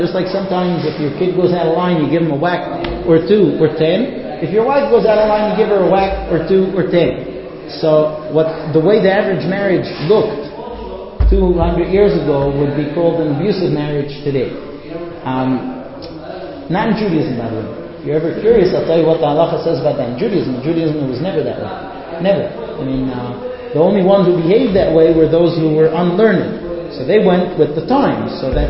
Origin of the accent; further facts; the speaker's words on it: United States; I grew up in America. I'm not American, but I did grow up in the United States.